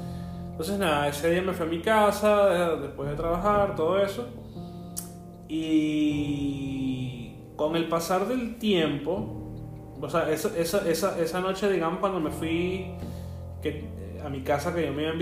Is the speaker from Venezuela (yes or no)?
yes; Venezuela; en ese entonces yo tenía 18 años, o sea, vengo de Venezuela.